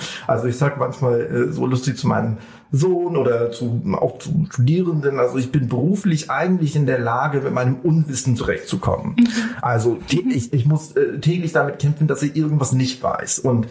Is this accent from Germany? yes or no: no; California, United States; also ich gebe denen so ein Bild von meinem Haus, in meiner Kindheit in Kalifornien.